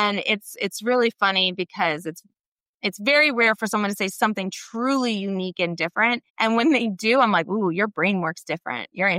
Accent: New York, United States; accent: Southern; also born or lived in Kentucky; And so when I was born in Kentucky, and when I moved to New York, I moved in second grade when all the other kids had been together for a few years. I moved with two color hair, two colored skin, and a Southern accent.

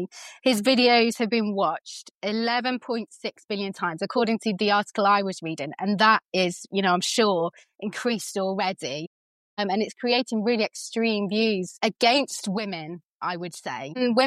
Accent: England, United Kingdom; born there; now in Wales; Yeah, so I was born in England, made in Wales.

